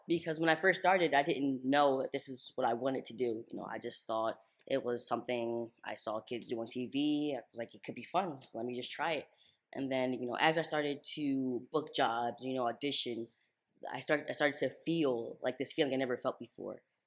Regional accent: Philadelphia, Pennsylvania, United States; moved away as an adult; You know, I was born in Philadelphia, raised there. I recently moved out here after living in Philadelphia for 11 years.

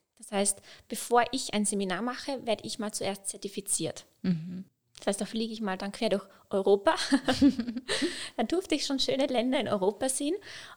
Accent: Graz, Styria, Austria; wo ich in meiner Heimatstadt in Graz in der Seifenfabrik

